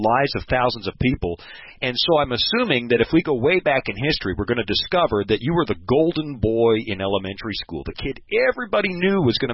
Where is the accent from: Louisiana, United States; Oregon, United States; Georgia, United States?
Oregon, United States; In Oregon, we used to say, you know, you don't tan in Oregon. I'm from the Pacific Northwest. You don't tan there. Everybody just rusts.